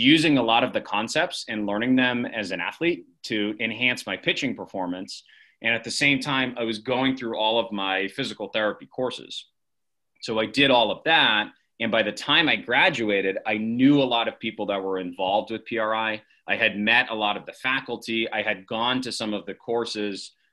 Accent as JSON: {"language": "English", "region": "Massachusetts", "country": "United States", "tie": "born or raised there", "said": "I'm in Massachusetts. I'm from Massachusetts, so I grew up not far from where my clinic is"}